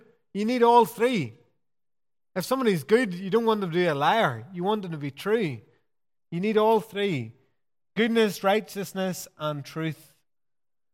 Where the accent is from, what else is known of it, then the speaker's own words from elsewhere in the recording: Pomeroy, Northern Ireland, United Kingdom; I come from Tyrone in a wee place called Pomeroy. And beside Pomeroy is another little village called Donoughmore.